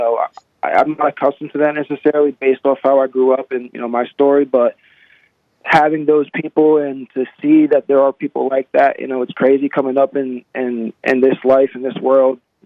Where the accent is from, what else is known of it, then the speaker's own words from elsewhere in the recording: Millville, New Jersey, United States; now in Cherry Hill, United States; as you know … I'm from Millville, New Jersey. I live in Cherry Hill, New Jersey